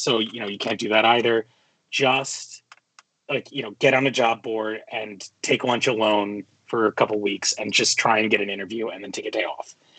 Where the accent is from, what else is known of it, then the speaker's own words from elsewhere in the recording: New York City, New York, United States; For all of my being born and raised in New York City, never worked like a real job in the States.